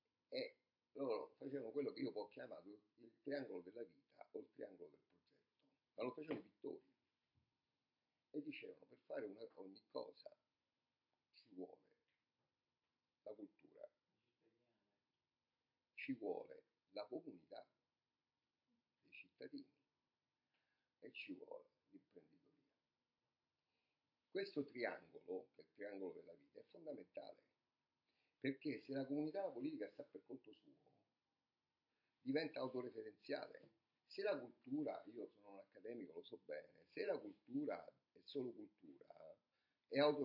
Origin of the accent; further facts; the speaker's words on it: Sicily, Italy; perché sono originario della Sicilia